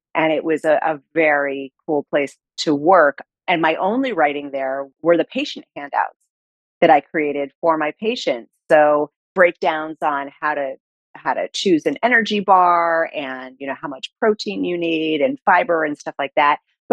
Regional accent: Salamanca, New York, United States; I grew up in Western New York, south of Buffalo, in a small town called Salamanca, which is actually on a Native American reservation.

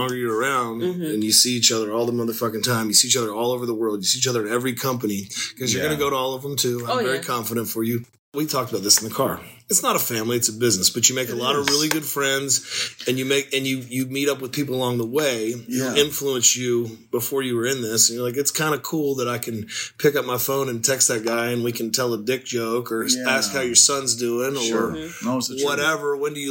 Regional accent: Maryland, United States; also born or lived in New Jersey; I grew up in Western Maryland. Yeah, I started wrestling in West Virginia

